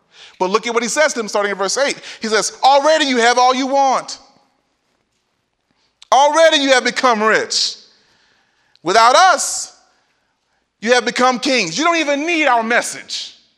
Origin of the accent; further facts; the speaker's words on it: Texas, United States; And this is not because I'm from Texas.